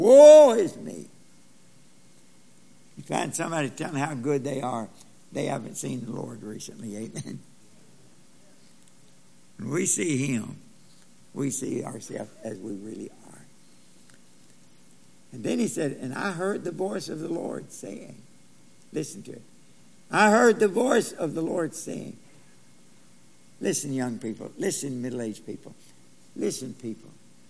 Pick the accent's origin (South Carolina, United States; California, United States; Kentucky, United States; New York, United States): Kentucky, United States; moved away as an adult; Just before I left for Japan, I went back to my hometown, Northern Kentucky. Fella that cut my hair when I was a boy.